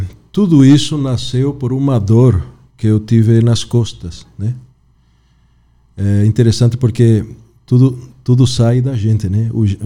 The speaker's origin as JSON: {"language": "Portuguese", "country": "Bolivia", "also_born_or_lived": "São Paulo / Santa Catarina", "second_language": "Portuguese", "moved": "as an adult", "lives_now": "Brazil", "said": "Meu caro, já são 10 anos que estou nessas terras tupiniquins. Saí da Bolívia com aquela ânsia de virar um melhor cirurgião, né? Porque eu já era cirurgião lá na Bolívia."}